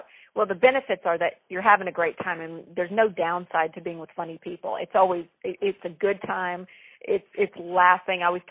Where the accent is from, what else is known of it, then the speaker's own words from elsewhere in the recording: the South, United States; Growing up in the South, where we were kind of raised to be ladies and be appropriate and smell good